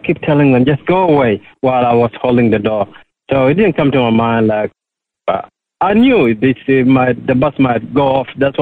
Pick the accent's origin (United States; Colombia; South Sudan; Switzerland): South Sudan; moved away as an adult; now in Australia; I'm from South Sudan. Came to Australia 2005.